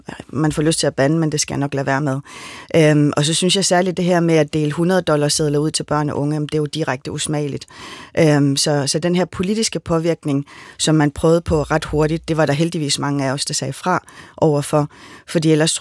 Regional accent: Greenland; men også hjemme i Grønland

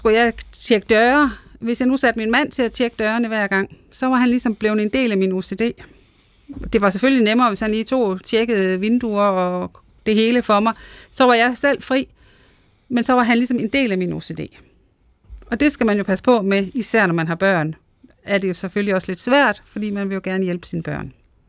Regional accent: Central Denmark Region, Denmark; der hvor jeg kommer fra i Midtjylland.

